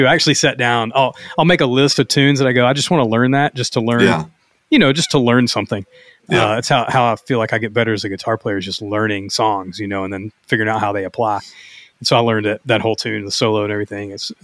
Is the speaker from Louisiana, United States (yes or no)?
yes; Louisiana, United States; I mean, I'm from North Louisiana too. I can tell if somebody's being from North Louisiana or not.